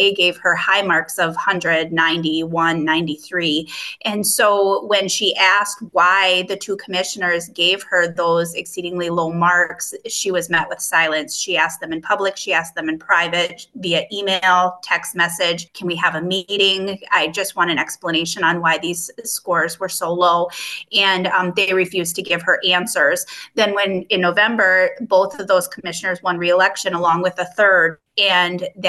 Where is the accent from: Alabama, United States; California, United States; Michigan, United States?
Michigan, United States; Yep, I've been born and raised in Delta County. I own a local business here in Delta County, and I love our county. We sit on the shore of Lake Michigan.